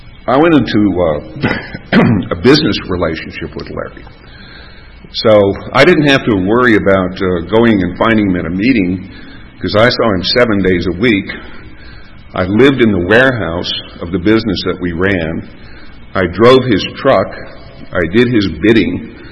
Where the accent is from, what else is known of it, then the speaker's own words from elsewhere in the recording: Ireland; I'm Irish, therefore I am weeping.